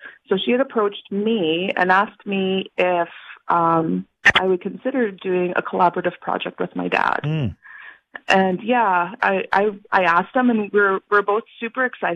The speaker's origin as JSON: {"language": "English", "region": "Saskatchewan", "country": "Canada", "said": "I'm a band member of the Montreal Lake Cree Nation, and I'm also Métis. So, like, on my dad's side, we're from Montreal Lake Mawanosa, and my mom's side, they're Métis from the Park Valley area."}